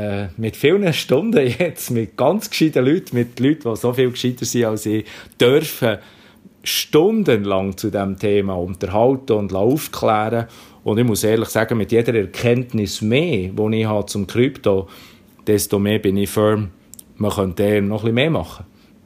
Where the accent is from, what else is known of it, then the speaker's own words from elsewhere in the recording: Bern, Switzerland; accent: Bernese German; ich habe ein bisschen einen berndeutschen Akzent